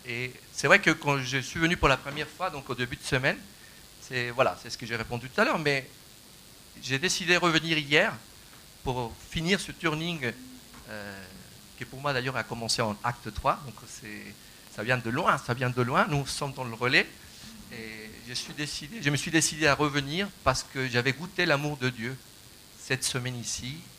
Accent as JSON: {"language": "French", "country": "Chile", "lives_now": "Thonon-les-Bains, France", "said": "Donc, je suis chilien, j'habite en France, à Thonon-les-Bains, donc de l'autre côté de Lausanne."}